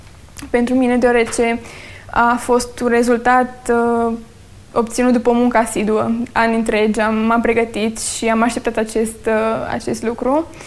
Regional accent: Cheia, Cluj County, Romania; Satul Cheia, din județul Cluj.

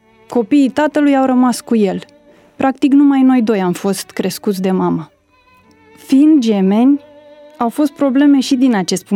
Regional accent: Măceșu de Jos, Dolj, Romania; Sunt de la Craiova spre sud, vreo 50 și ceva de kilometri, o localitate neînsemnată, este însemnată pentru că m-am născut eu acolo.

